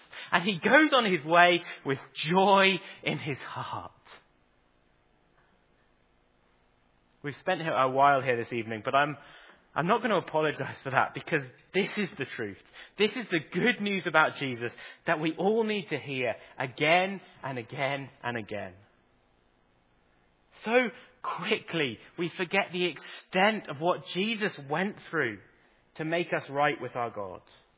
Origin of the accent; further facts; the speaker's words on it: England, United Kingdom; now in Ireland; I know part of that is maybe because I'm English